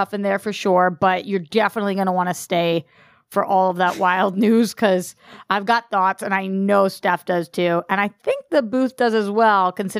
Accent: Boston, Massachusetts, United States; I am from Boston, so apparently

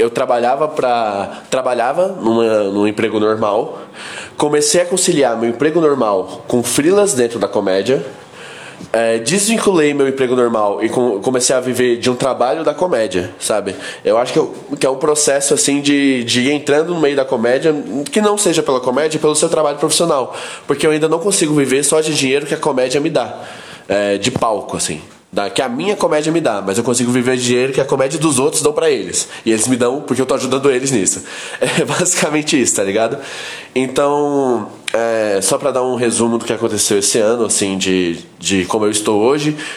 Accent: Goiânia, Goiás, Brazil; eu sou de Goiânia.

